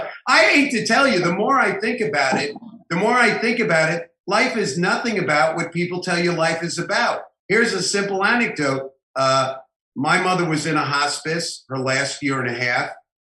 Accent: New York City, New York, United States; Well, we're from New York City. Bobby and I are New Yorkers. As kids, we wouldn't go to school.

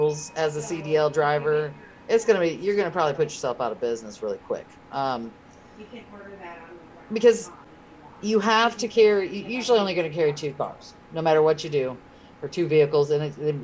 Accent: Missouri, United States; So I'm a Midwest gal. I'm from Missouri

